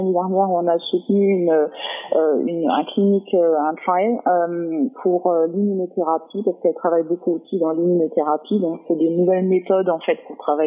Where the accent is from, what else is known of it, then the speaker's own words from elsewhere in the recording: Germany; French is a second language; Alors, moi, vous l'avez peut-être entendu, je suis allemand, donc j'ai un petit accent. Donc, j'ai grandi en Allemagne.